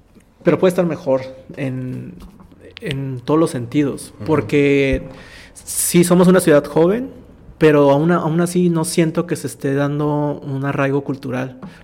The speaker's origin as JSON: {"language": "Spanish", "town": "Tijuana", "region": "Baja California", "country": "Mexico", "tie": "born or raised there", "said": "yo soy nacido en Tijuana, uh-huh. Llevo toda mi vida viviendo en Tijuana"}